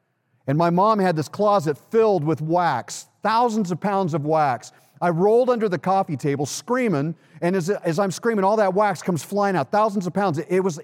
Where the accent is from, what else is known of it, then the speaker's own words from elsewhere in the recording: Los Angeles, California, United States; now in Ohio, United States; I'm from Los Angeles. I've been in violent earthquakes, all right?